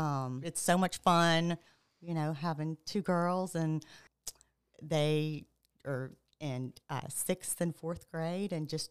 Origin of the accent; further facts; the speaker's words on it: Baton Rouge, Louisiana, United States; So I grew up right here in Baton Rouge, born and raised.